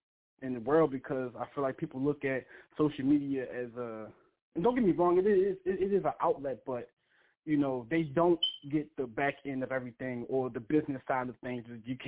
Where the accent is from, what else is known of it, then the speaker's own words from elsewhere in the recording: Baltimore, Maryland, United States; I'm from Baltimore.